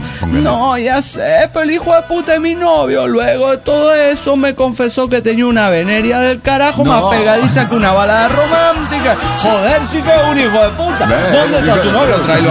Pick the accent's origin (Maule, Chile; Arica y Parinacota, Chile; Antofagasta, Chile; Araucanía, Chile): Arica y Parinacota, Chile; Arica; de Arica, Chile.